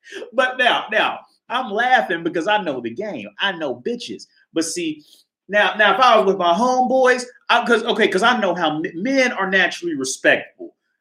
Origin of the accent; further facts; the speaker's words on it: Corrine Township, Ohio, United States; I came from Corrine Township, the small suburban part outside of Cincinnati.